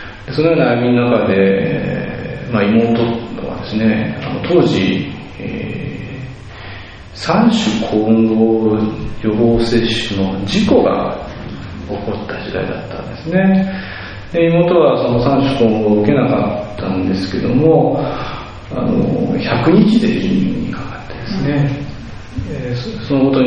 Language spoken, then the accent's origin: Japanese; Nagoya, Aichi, Japan; born there; 私は長男なんですけども、ちょうどお腹にいた時ですね、で、名古屋で生まれました。